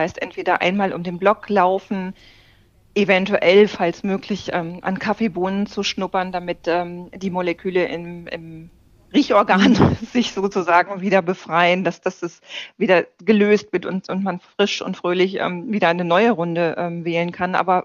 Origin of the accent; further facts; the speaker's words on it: North Rhine-Westphalia, Germany; born there; ich bin im Ruhrgebiet geboren, das scheint mir nicht unbedingt in die Wiege gelegt zu sein. Also noch wirklich in einer Umgebung mit intakten Zechen und so.